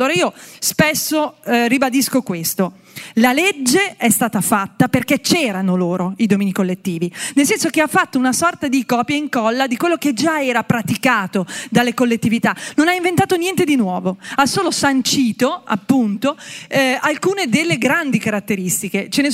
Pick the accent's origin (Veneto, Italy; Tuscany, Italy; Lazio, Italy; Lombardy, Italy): Lombardy, Italy; Monza; dico noi di Milano perché io sono di Monza, quindi sono di pianura, quindi occhio.